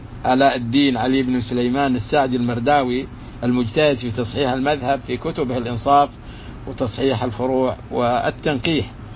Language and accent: Arabic; Saudi Arabia; في بلادنا السعودية